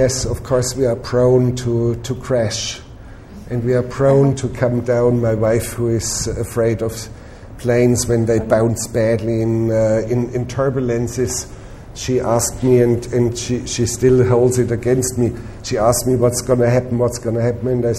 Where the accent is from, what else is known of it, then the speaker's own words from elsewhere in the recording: Bavaria, Germany; and I grew up in the Bavarian mountains, and I literally grew up on skis.